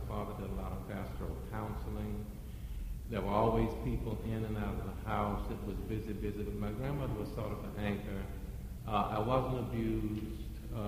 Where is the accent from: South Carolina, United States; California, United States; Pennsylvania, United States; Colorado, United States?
South Carolina, United States; I grew up in a family where there was no drinking, absolutely no drinking. I'm from South Carolina. My father was a Baptist preacher, what we call hard-shell Baptist